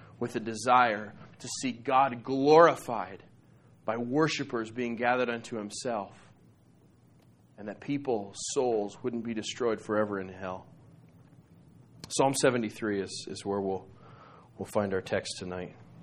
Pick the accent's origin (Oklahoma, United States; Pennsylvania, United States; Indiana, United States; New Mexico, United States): New Mexico, United States; I'm from New Mexico. We don't have earthquakes there.